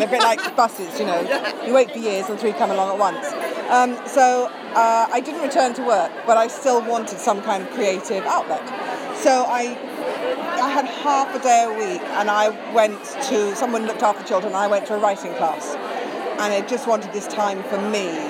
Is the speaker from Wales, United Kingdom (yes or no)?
yes; Wales, United Kingdom; we come from Wales